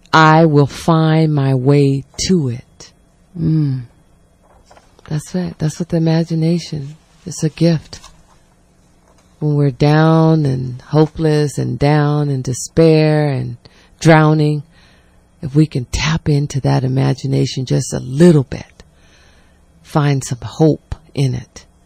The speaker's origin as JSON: {"language": "English", "region": "the South", "country": "United States", "tie": "born or raised there", "said": "As a black woman, as a young child growing up in the South with a strong mother"}